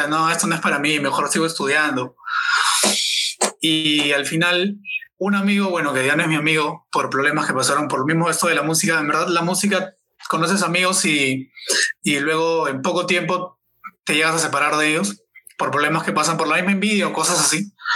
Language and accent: Spanish; Lima, Peru; Soy de Lima, toda la vida vivo en Lima, tengo familia en Chincha, tengo familia en Amazonas, tengo familia en todo lado, en realidad está regada mi familia por todos lados del Perú